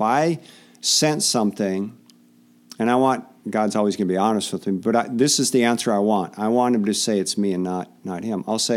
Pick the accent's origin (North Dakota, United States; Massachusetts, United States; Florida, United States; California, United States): North Dakota, United States; Fargo; when I was a little kid growing up in Fargo, North Dakota, we had this big, thick picture Bible.